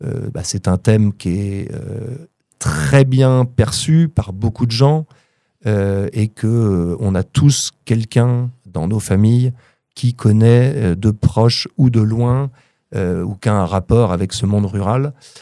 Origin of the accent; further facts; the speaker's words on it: Poitiers, Nouvelle-Aquitaine, France; Donc oui, je suis natif de Poitiers, alors qu'il n'est déjà pas une capitale mondiale, qui est déjà la campagne pour beaucoup. Et je travaille et vis dans le monde agricole, dans un petit bled dans le 86 qui s'appelle Verrières.